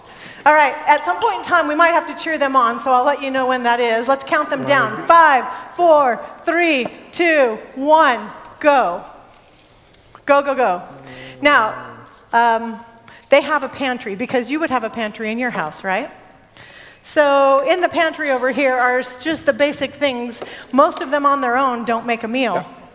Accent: Northwest, United States; Keep in mind, I'm from the Northwest.

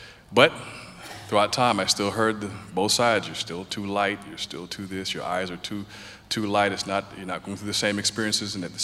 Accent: Brooklyn, New York, United States; I was born in Brooklyn, New York. And as we all know, Brooklyn, New York, or New York itself, is an epicenter of all cultures and races.

